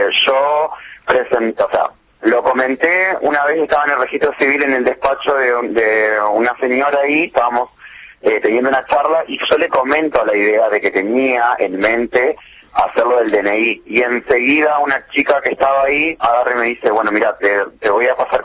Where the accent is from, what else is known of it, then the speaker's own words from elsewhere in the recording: Rosario del Tala, Entre Ríos, Argentina; Sí, tal al centro de la provincia de Entre Ríos.